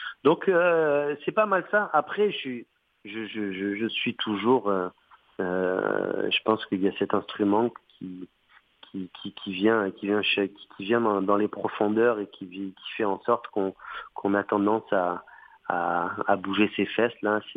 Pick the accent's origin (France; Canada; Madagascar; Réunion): Canada; Montreal, Quebec; il faut que nous, en tant que Montréalais, on soit fiers de cela, d'avoir ce plus grand festival de jazz au monde.